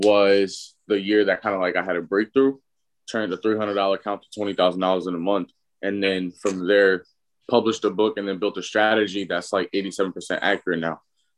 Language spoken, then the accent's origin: English; New Jersey, United States; I'm from South Jersey.